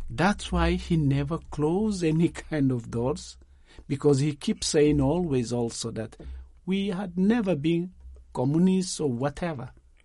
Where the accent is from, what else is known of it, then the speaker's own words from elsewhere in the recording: Guinea-Bissau; English is a second language; because I'm an African from Guinea-Bissau. But the first reality is that I'm African